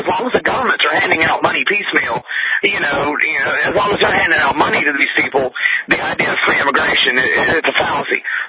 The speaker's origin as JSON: {"language": "English", "region": "Alabama", "country": "United States", "said": "Yes, I'm from Alabama. The whole immigration reform issue is a big hot button down here."}